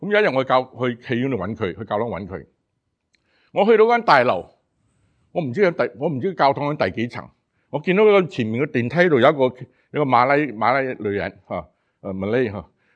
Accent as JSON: {"language": "Cantonese", "country": "Singapore", "tie": "born or raised there", "said": "你大家知道我喺新加坡嚟，我新加坡系如果用国语讲吓，我是土生土长嘅土豆吓"}